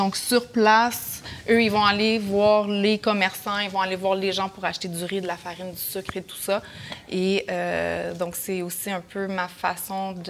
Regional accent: Montreal, Quebec, Canada; Je grandis à Montréal.

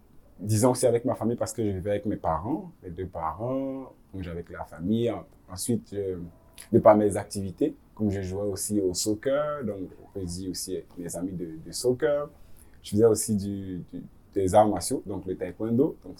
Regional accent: Abidjan, Côte d’Ivoire; now in Canada; D'Abidjan.

